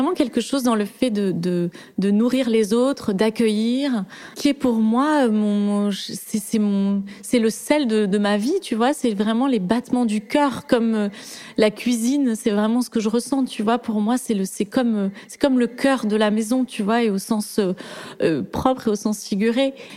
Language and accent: French; Toulouse, Occitanie, France; moi, j'ai grandi à Toulouse, dans une maison avec un jardin.